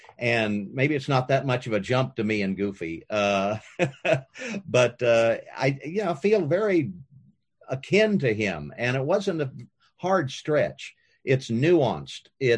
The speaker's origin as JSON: {"language": "English", "region": "Kansas", "country": "United States", "tie": "born or raised there", "said": "So maybe growing up in Kansas had a little, helped me a little bit in doing something with the character."}